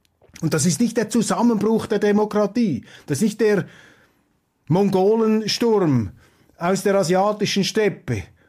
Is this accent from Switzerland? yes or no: yes; Switzerland; Und wenn Sie von mir als Schweizer noch einen Tipp bekommen wollen, dann sage ich Ihnen, mehr Schweiz wagen